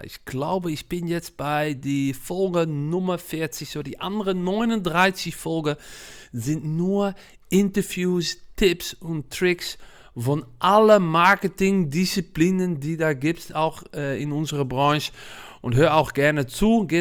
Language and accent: German; Netherlands; German is a second language; now in Germany; man hört das auch ein bisschen. Naja, ich komme aus Holland, aber ich wohne seit Jahren in Deutschland.